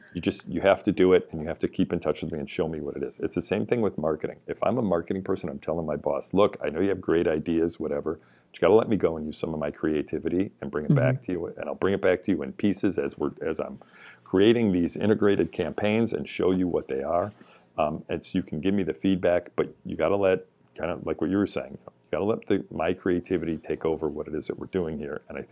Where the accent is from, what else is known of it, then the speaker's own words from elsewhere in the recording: Chicago, Illinois, United States; I'm from Chicago, I'm not a Cubs fan.